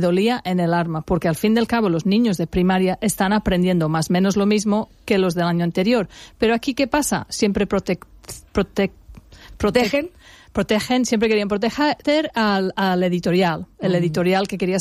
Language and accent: Spanish; England, United Kingdom; Spanish is a second language; now in Spain; te hablo de Gran Bretaña e Inglaterra, porque yo soy de Inglaterra.